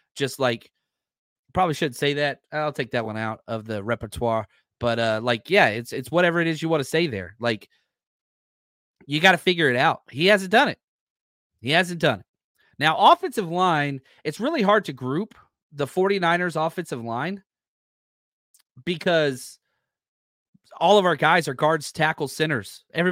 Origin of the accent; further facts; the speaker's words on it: Texas, United States; I'm not trying to be disrespectful. I'm just from Texas.